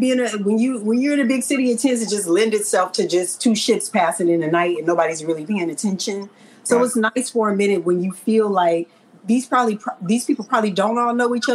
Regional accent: Los Angeles, California, United States; also born or lived in Gardena; I'm from South Central Los Angeles.

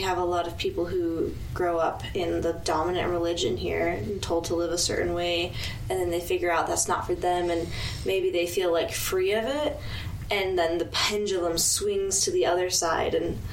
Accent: Utah, United States; I grew up in Utah. I've left a few times, but I haven't really been a part of a queer community anywhere else.

